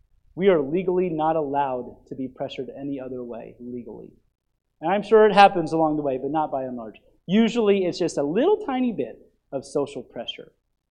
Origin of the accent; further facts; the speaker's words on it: United States; I am thankful I am an American in 2023.